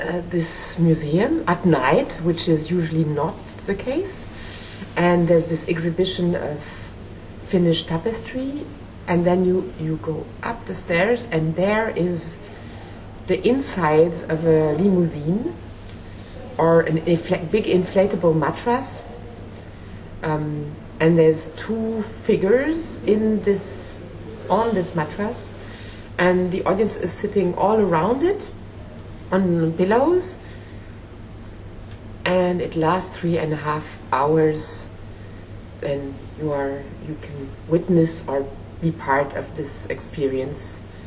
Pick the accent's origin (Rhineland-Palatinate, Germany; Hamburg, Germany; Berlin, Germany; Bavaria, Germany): Berlin, Germany; I come from Berlin